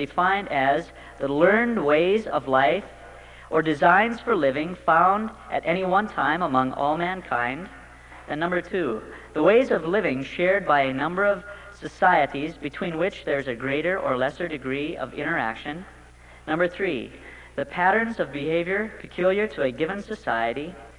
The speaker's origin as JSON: {"language": "English", "town": "Muddy Cluster", "region": "Montana", "country": "United States", "said": "And I come from Muddy Cluster. Now, Lame Deer's the big town. That's 1,500 people. That's 4.5 miles east of us."}